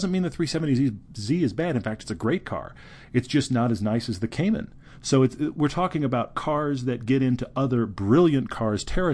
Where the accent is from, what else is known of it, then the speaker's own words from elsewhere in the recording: Houston, Texas, United States; Now, I grew up in Houston, Texas. This is not a fun driving road city.